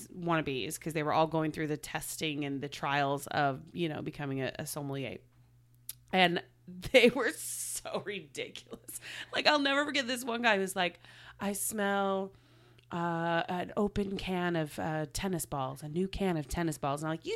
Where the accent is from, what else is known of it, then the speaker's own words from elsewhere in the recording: Oklahoma, United States; Chris and I were talking about that because we're from Oklahoma originally, and every time we go back, it just feels kind of like familiar, but it doesn't feel like home anymore.